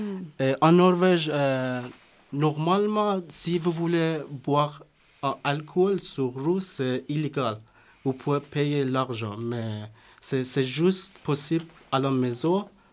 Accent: Iran; French is a second language; now in Grenoble, France; Et je viens d'Iran. J'habite à Grenoble depuis 7 mois. J'apprends le français à l'université à Grenoble-Alpes.

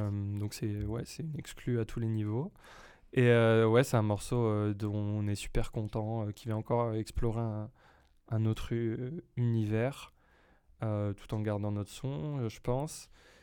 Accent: Orléans, Centre-Val de Loire, France; moved away as an adult; J'ai grandi à Orléans, je suis parti à 18 ans pour faire mes études

